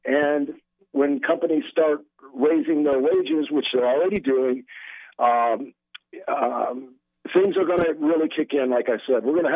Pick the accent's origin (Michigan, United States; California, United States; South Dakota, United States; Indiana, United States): Indiana, United States; Gary; I came from Gary, Indiana, from a broken home when I was 13, lived on my own when I was 16, got busted with food stamps in fifth grade at Egypt Lake Elementary School.